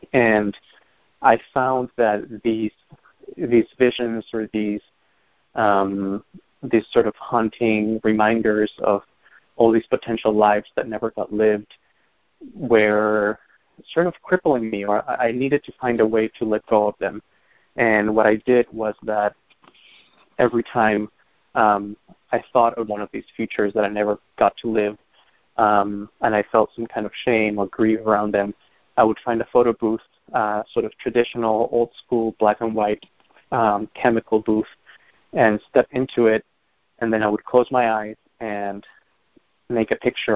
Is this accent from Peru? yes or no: yes; Peru; I'm Peruvian, I'm from Peru, I was born and raised there